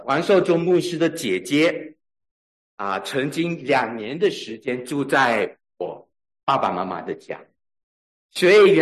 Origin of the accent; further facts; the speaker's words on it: Sarawak, Malaysia; 他是我在马来西亚沙劳越的老乡，我们是福州人，所以常常看见面的时候都会说福州话